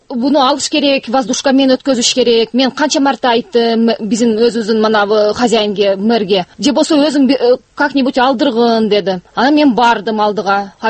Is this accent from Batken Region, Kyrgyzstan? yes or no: yes; Kyzyl-Kiya, Batken Region, Kyrgyzstan; Мен Баткенский областтан Кызылкыядан келдим. Мен 2008-жылы жер берилген мага мэриядан. Ошо 2009-жылдан баштап мен үй салдым.